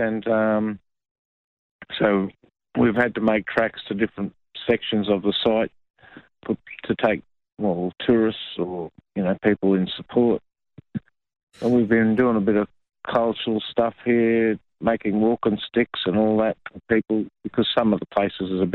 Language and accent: English; Queensland, Australia; from the Carby mob from Sunshine Coast or Gympie area.